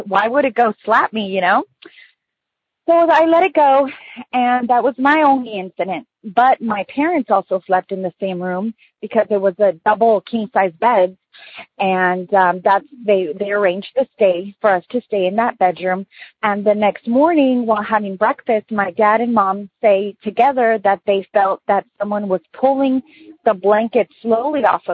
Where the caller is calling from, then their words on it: San Diego, California, United States; I'm calling from San Diego.